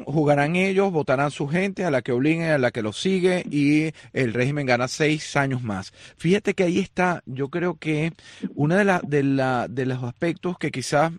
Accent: Venezuela; yo tengo una postura bastante crítica con todo el grupo opositor como venezolano

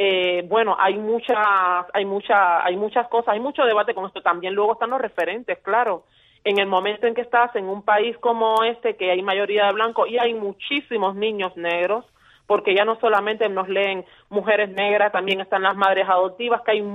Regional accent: Cuba; moved away; yo de Cuba me fui y aún no tenía conciencia de esto. Tengo que decir también que yo me fui de Cuba hace 10 años.

